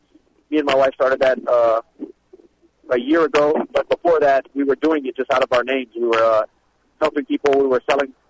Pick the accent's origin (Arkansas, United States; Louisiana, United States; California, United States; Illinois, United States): Louisiana, United States; Lafayette; I am, you know, Louisiana. I'm a Cajun. I love it. I love the community. I love the sense of community there.